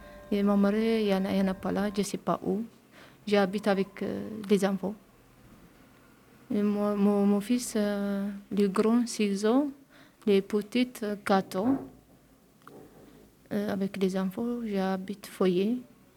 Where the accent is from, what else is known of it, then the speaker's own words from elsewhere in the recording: Eritrea; French is a second language; je viens d'Érythrée, j'ai 26 ans, j'ai deux garçons, j'habite à Abio. Ma famille, c'est Érythrée.